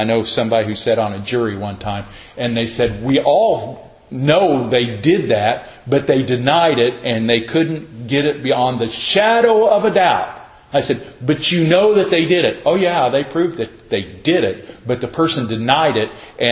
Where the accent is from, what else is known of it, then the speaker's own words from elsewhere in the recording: United States; I'm an American. I live in a country where we have the right of free speech.